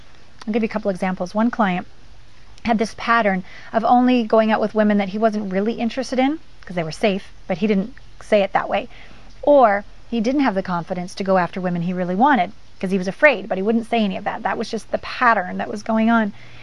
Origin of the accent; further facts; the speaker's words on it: Canada; And I'm Canadian, so I just have this thing.